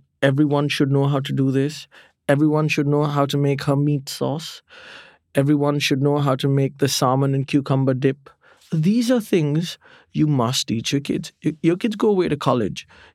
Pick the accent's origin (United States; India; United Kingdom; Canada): India; No. You're not supposed to put ketchup in your fridge, but I'm Indian. I do it.